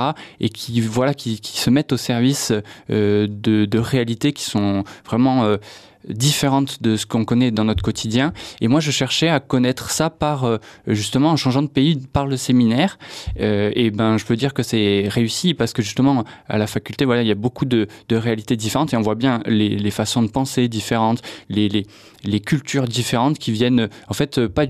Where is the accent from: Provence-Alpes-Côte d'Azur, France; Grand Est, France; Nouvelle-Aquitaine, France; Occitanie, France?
Occitanie, France; Tarbes; also born or lived in Lourdes; Moi je suis né à Lourdes et j'ai grandi à Tarbes et j'ai fait toute ma scolarité à Tarbes. Après je suis un petit peu parti à Toulouse pour les études, mais je suis revenu travailler à Tarbes dès que j'avais fini les études.